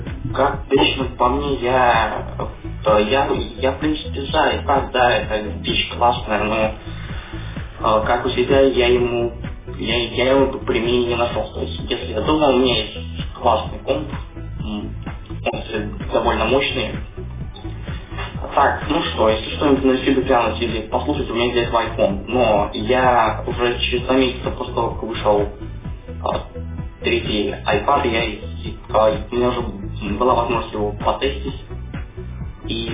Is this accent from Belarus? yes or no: yes; Minsk, Belarus; Да-да, я из Минска.